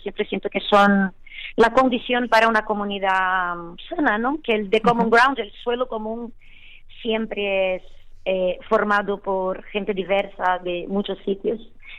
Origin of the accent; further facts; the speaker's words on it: Brazil; now in Spain; Entonces, yo como mujer, que soy migrante, que vengo de Brasil, estoy aparte inmersa en otra cultura como la española